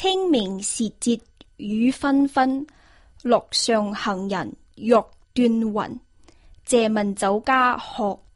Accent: Nanning, Guangxi, China; Portuguese is a second language; de Guangxi, uma região autônoma da etnia Zhuang, que fica no sul da China. Na minha terra natal é uma cidade que se chama Nanning, a capital da região. Quando passeia na rua, pode ouvir vários dialetos, o mandarim, cantonês e o dialeto da etnia Zhuang.

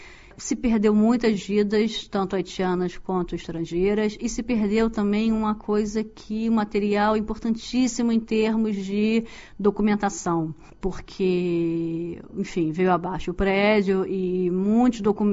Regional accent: Niterói, Rio de Janeiro, Brazil; now in China; Pois é, eu nasci no Rio, na verdade nasci numa cidade chamada Niterói, que é perto do Rio de Janeiro, uma cidade de 500 mil habitantes, estudei lá e fiz faculdade lá também

